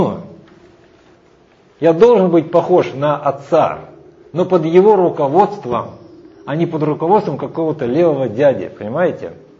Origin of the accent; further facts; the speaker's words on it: Russia; Вот я из России, из такого уголка, где там, ну, в каждом квартале была бабка.